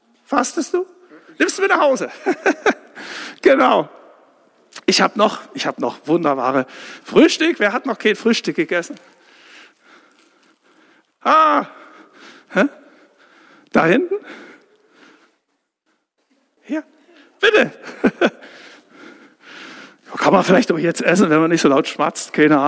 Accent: Saxony, Germany; Saxonia, meine Heimat, ne, Sachsenquelle.

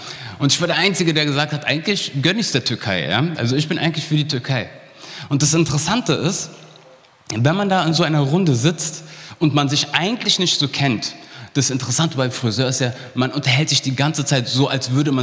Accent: Berlin, Germany; accent: Berlin; also born or lived in Hesse; ja, ich komme aus Berlin, woher weißt du das?

